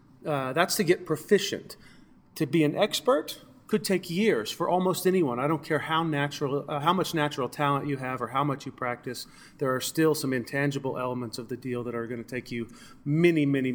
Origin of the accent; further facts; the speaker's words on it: Knoxville, Tennessee, United States; one of them from my hometown of Knoxville, Tennessee.